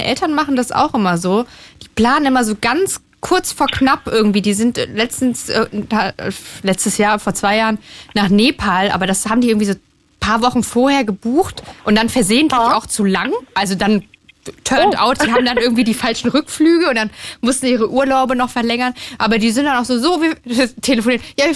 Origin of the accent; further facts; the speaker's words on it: Hesse, Germany; Also ich bin in Hessen aufgewachsen und da hatten wir halt so 3 poplige Baggerseen und die waren auch nicht schön.